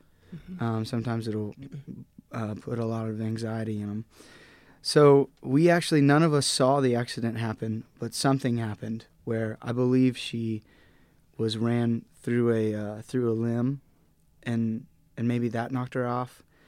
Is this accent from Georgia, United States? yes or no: yes; Acworth, Georgia, United States; moved away as an adult; my wife and I grew up together in Acworth, Georgia, and we got married young, and we moved down to Florida for school, down to West Palm.